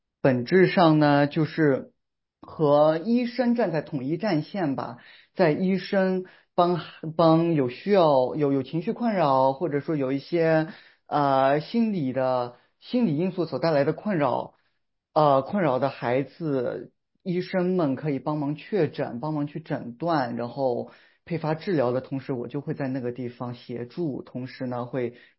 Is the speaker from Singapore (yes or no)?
no; Shanghai, China; moved away as an adult; 我是一直是生活在就成长在上海的，然后是本科开始以后就留学了